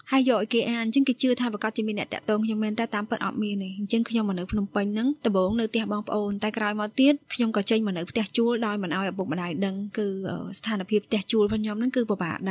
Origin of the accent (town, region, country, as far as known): Mekong Delta, Vietnam; born or raised there